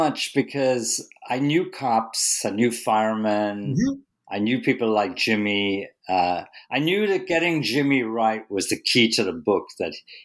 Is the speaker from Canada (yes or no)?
no; Ireland; now in New York, United States; When I came to the city from Ireland, you know, I lived on the Lower East Side